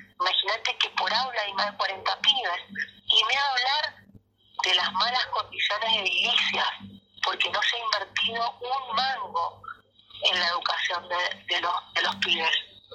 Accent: La Consulta, Mendoza, Argentina; Yo que vengo de San Carlos, en la ciudad de La Consulta

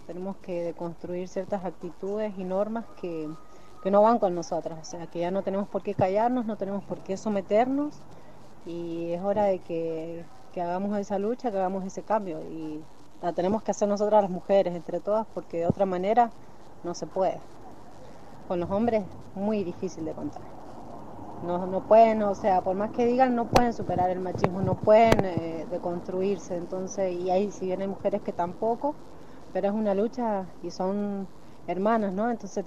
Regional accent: Tupungato, Mendoza, Argentina; soy de Tupungato.

